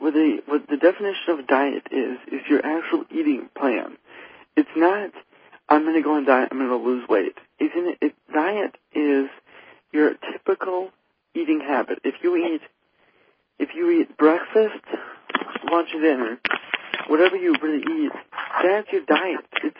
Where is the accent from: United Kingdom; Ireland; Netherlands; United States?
United States; Minneapolis, Minnesota; In my hometown, there's every single night there's been a baseball game going on down in the park in Dakota, in Minnesota, Minneapolis, Minnesota, where I grew up.